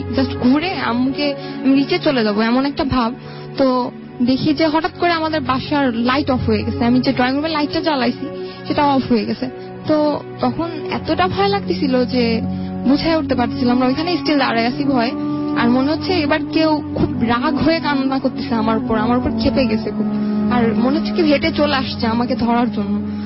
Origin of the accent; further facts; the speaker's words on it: Khulna, Khulna Division, Bangladesh; আসলে আমি খুলনা মালাপাতা থেকে এসেছি